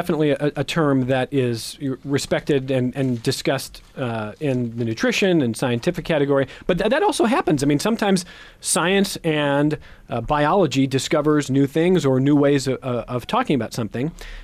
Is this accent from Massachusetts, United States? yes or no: no; Cleveland, Ohio, United States; now in Rochester, United States; I mean, I'm from Cleveland originally, so I was west of the line, the soda pop line.